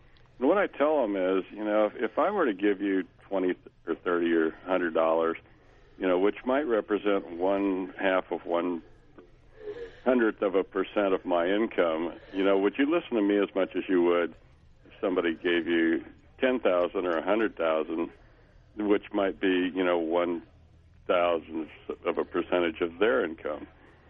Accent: Arroyo Grande, California, United States; I'm from Arroyo Grande.

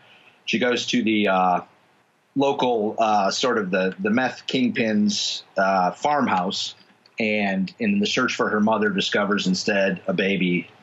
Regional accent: Petoskey, Michigan, United States; When I grew up in Petoskey, you know, pre-internet, it was a really, you know, I feel like the isolation was more extreme.

